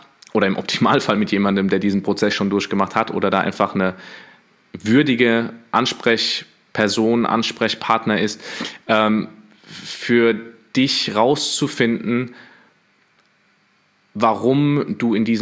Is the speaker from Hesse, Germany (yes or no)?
yes; Hesse, Germany; sagt man bei uns in Hessen